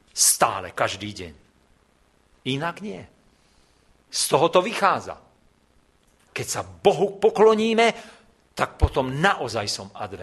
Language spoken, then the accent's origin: Slovak; Bratislava, Bratislava Region, Slovakia; A viete, ja som z Bratislavy.